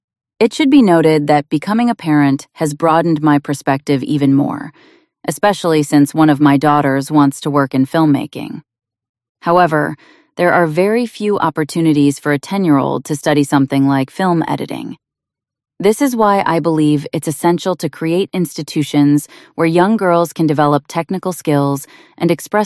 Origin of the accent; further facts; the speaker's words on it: Australia; As you know, I'm from Australia. Back home, film directors often wrote scripts specifically for me.